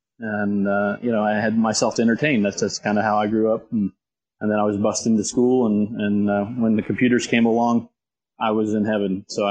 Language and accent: English; Muncie, Indiana, United States; now in Central Florida, United States; I am from Muncie, Indiana. A lot of great people were produced from there.